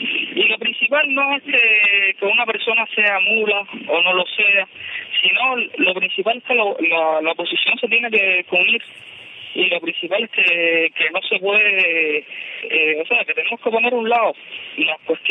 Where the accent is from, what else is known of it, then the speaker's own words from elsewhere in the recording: Cuba; como todo cubano, he tenido mis inquietudes sobre determinados temas